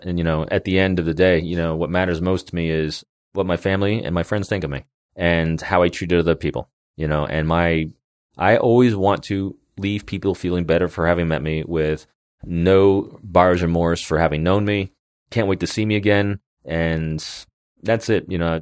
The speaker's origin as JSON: {"language": "English", "region": "Northeast", "country": "United States", "said": "I know I speak very fast. I'm originally from the Northeast."}